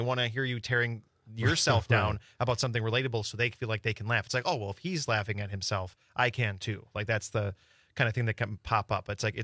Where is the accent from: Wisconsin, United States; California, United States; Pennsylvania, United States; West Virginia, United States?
Wisconsin, United States; Milwaukee; And so it's like an hour to them, 2 hours to where I grew up. And so I'm from Milwaukee.